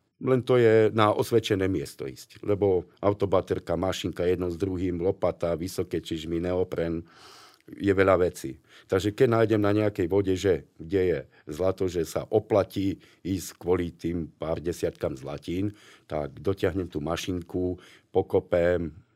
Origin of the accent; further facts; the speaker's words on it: Žilina Region, Slovakia; U nás v Turcii som našiel zlato na potokoch.